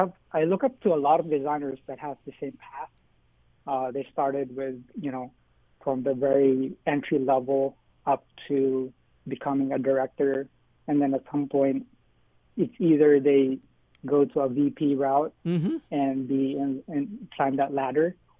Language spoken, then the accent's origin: English; Philippines; now in Hawaii, United States; You know, it always when we first visited Hawaii, you know, I'm Filipino, so it when we first visited, it always felt home